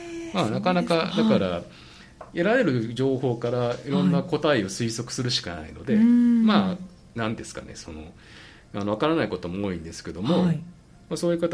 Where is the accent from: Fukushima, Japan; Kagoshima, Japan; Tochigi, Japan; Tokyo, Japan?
Kagoshima, Japan; 私は鹿児島の田舎の出身なので、